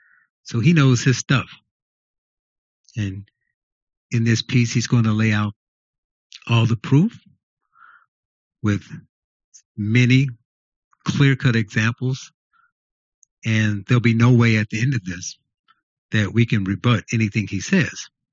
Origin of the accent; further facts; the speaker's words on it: Gary, Indiana, United States; You know, I talked about where I come from and my upbringing. And I grew up in Gary, Indiana, majority black town. Most people were Democrats.